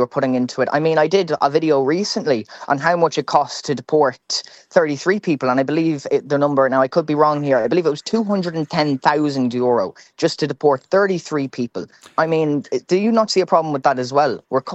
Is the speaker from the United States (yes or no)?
no; Kildare, Leinster, Ireland; I'm from Kildare myself.